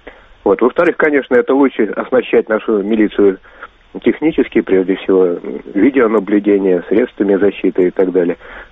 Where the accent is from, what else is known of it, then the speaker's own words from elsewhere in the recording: Moscow, Russia; А, ну я москвич, поэтому я ограничусь Москвой.